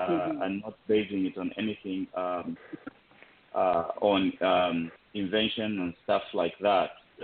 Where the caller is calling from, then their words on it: Washington, District of Columbia, United States; Washington, D.C. I'm calling you from the District of Columbia.